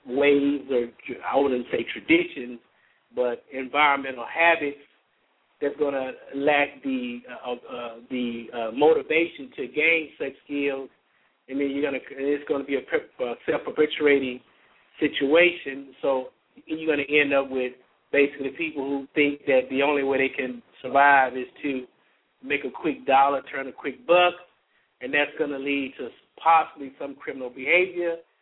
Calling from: Fort Worth, Texas, United States; I'm calling from Fort Worth.

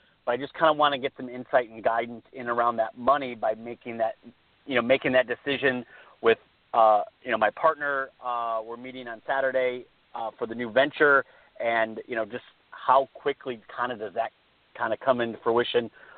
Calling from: California, United States; I am in California.

